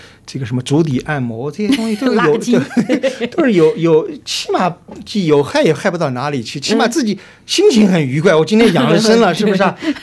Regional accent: China; 我们中国人

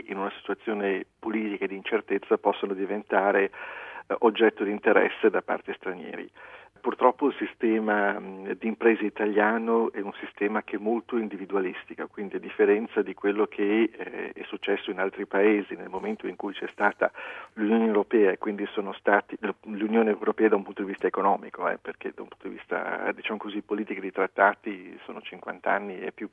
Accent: Liguria, Italy; noi che veniamo dalla Liguria e stiamo attenti ai prezzi

